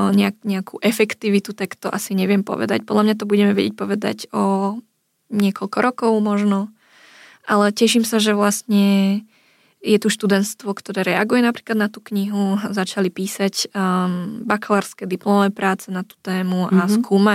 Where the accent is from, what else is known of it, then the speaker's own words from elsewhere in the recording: Nové Zámky, Nitra Region, Slovakia; Som z Nových Zámkov, nežila som v hlavnom meste, žila som s maďarskou komunitou